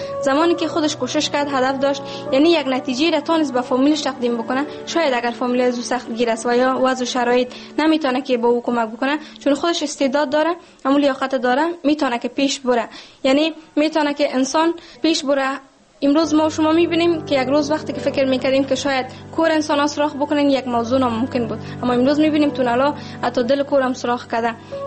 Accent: Afghanistan

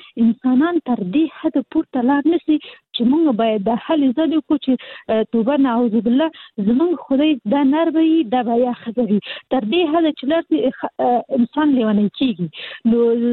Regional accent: Kabul, Afghanistan; د کابل يم

